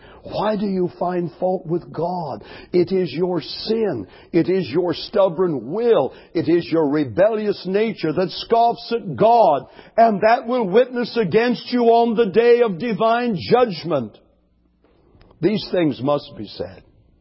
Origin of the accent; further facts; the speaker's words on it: California, United States; I grew up on the California coast.